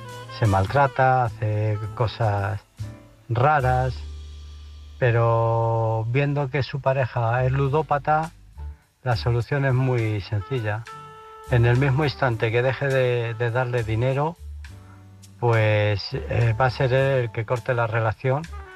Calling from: Illescas, Castilla-La Mancha, Spain; de Illescas.

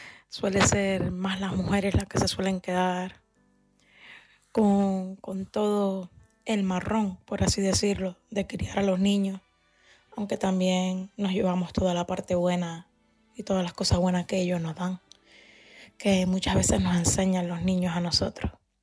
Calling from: Canary Islands, Spain; de Gran Canaria.

